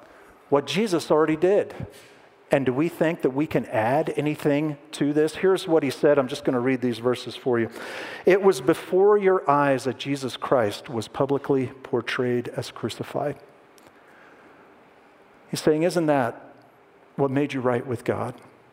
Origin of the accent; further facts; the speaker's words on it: New Jersey, United States; And just so you know, I'm from New Jersey, so what am I talking about, right, originally?